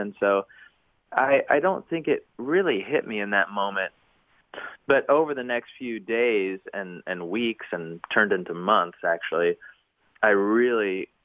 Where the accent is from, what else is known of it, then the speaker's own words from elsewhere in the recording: Knoxville, Tennessee, United States; And it was in my hometown of Knoxville, Tennessee.